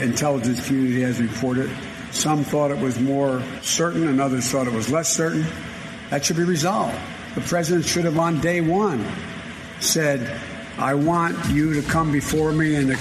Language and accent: English; Wilmington, Delaware, United States; Where is the Wilmington, the Delaware State News? I mean, Delaware News Journal, I should say. That's my hometown team.